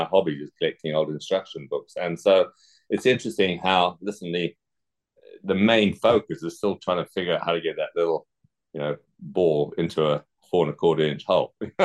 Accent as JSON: {"language": "English", "country": "Zimbabwe", "tie": "born or raised there", "also_born_or_lived": "England", "said": "I was born in England, but I grew up in Southern Africa and Zimbabwe or Rhodesia as it was then."}